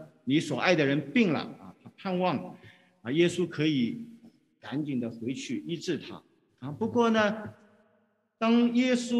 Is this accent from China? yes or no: yes; China; 的确，我们中国人讲啊，男儿流血不流泪啊，我们是很坚强的人。